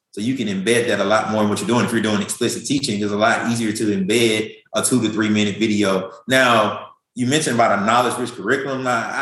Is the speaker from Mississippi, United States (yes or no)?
yes; Mississippi, United States; I'm from Mississippi. And I work in Texas, and I'm telling the kids, you know, I'm from Mississippi